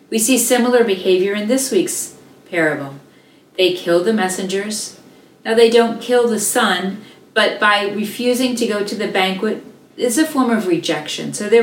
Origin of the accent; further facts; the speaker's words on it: Massachusetts, United States; Now, many of you know that I grew up in Massachusetts, but maybe you do or do not know that my family was very faithful in attending church.